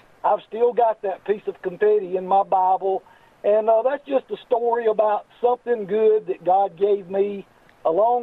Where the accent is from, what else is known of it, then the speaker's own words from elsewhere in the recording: Lincoln, Alabama, United States; And but anyway, I am from Lincoln, Alabama, and you had a caller the other day.